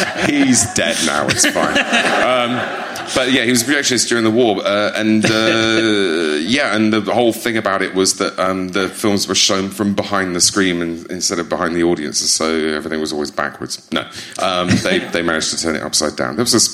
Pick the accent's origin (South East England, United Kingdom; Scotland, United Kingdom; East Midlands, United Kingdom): East Midlands, United Kingdom; And it's and you say to people, I'm from Lincolnshire, and they sort of blink politely, and then they say, sheep.